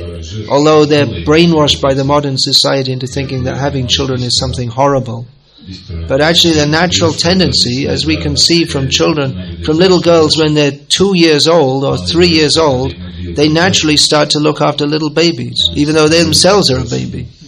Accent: United Kingdom; Being British, I beg to differ. I politely beg to differ here.

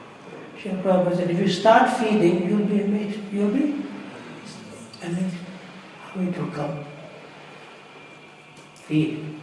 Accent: South Africa; born there; So, you know, I was born in South Africa, so they know, I'm not Khoza or Zulu, you know, they know us, so we are neither side of it.

